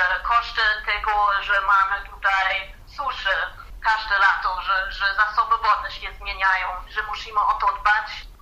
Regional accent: Thuringia, Germany; Polish is a second language; Pochodzę z Turingii.

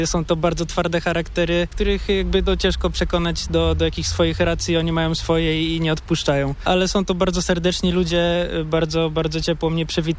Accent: Poznań, Greater Poland Voivodeship, Poland; now in Podhale, Poland; Jestem oczywiście dumnym poznaniakiem

